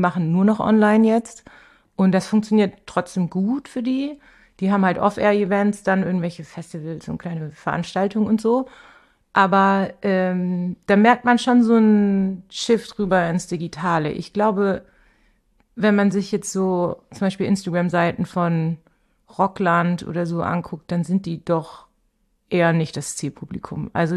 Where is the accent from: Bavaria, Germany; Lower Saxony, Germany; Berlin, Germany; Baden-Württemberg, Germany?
Baden-Württemberg, Germany; Ulm; Aus Süddeutschland, Ulm die Ecke.